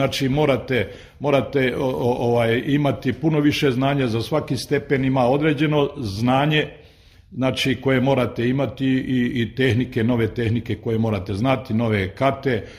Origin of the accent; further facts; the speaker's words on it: Velika Kladuša, Federation of Bosnia and Herzegovina, Bosnia & Herzegovina; Takva je situacija ne samo kod nas u Kladuši, nego i u cijeloj državi, da mladi ne vide ovdje neku perspektivu za neku bolju budućnost, pa nam odoše vani.